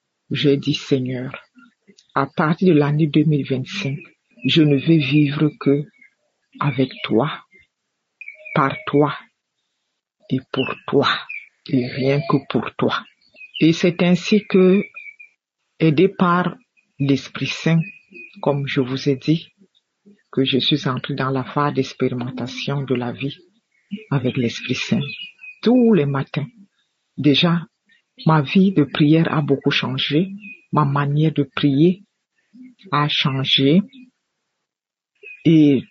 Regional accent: Cameroon; je suis une Camerounaise vivant au Cameroun

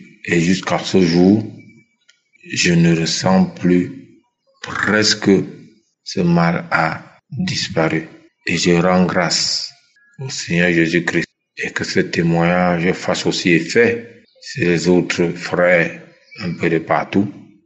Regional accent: Centre, Cameroon; Je suis un Camerounais vivant à Yaoundé.

